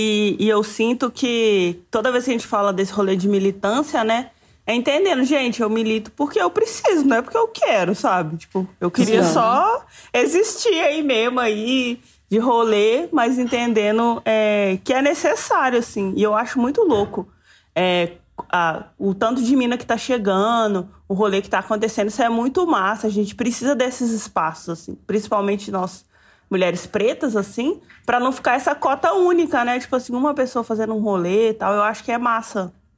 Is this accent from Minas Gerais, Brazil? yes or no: yes; Belo Horizonte, Minas Gerais, Brazil; Esses dias eu tava trocando ideia aqui em BH, né, de onde eu sou.